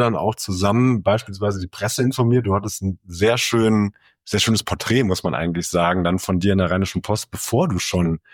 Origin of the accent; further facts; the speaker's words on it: Geldern, North Rhine-Westphalia, Germany; Ich bin ja selber aus Geldern